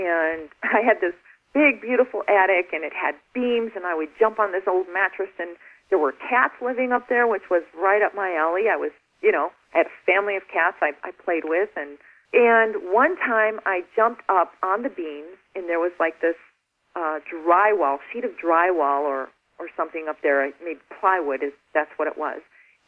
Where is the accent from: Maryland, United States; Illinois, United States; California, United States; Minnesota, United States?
Illinois, United States; Chicago; I have so many stories growing up in Chicago. I mean, really bizarre stories.